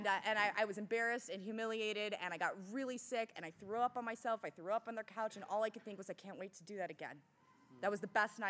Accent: Los Angeles, California, United States; moved away; And I grew up in L.A. I'm from California. I moved out here in just October of last year.

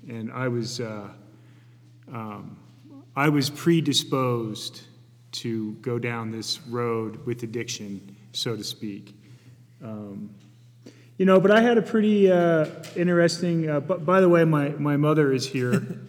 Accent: Reading, Pennsylvania, United States; born there; I was born in Pennsylvania. I was born in a little, born in a place called Reading

